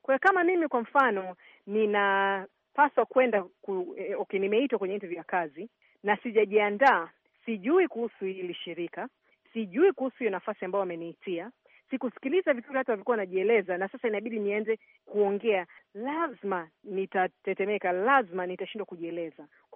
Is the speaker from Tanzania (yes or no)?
yes; Tanzania; na mimi kama Mtanzania ambaye lazima niwe na ushindani ili kufikisha nchi kwenye hatima yake